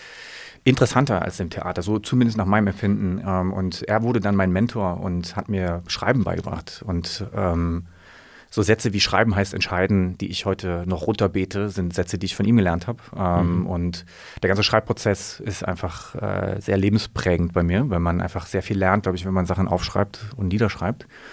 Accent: Halle, Saxony-Anhalt, Germany; ich komme aus Halle an der Saale

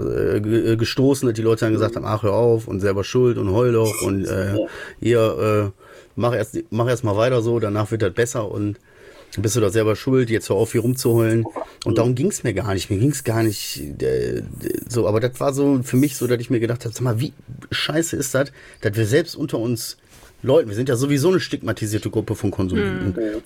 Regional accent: North Rhine-Westphalia, Germany; Ich bin Ruhrpottler.

